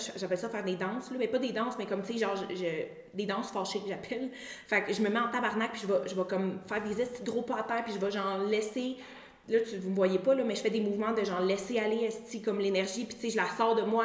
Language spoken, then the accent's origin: French; Canada; moved away; Ça fait longtemps que je suis partie du Canada